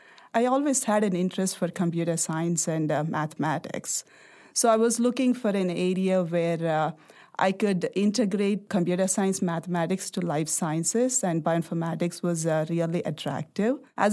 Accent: India; I grew up in India. My father is a farmer. My mother is a housewife, a multi-generational household, parents, grandparents.

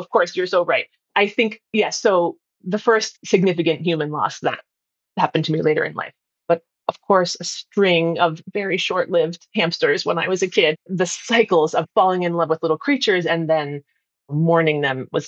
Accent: Amherst, Massachusetts, United States; And I grew up in Amherst, Massachusetts, which is the home of Emily Dickinson, and we heard them in school.

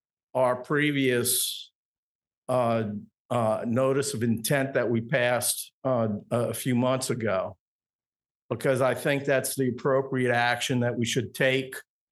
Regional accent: New Orleans, Louisiana, United States; You know, I'm a lifelong resident of Louisiana. I grew up in New Orleans fishing Lake Pontchartrain. We had a place in Hopedale.

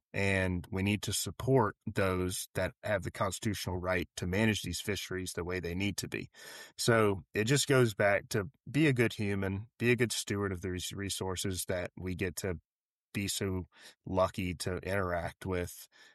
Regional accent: Louisiana, United States; growing up in Louisiana, we all grew up by the box.

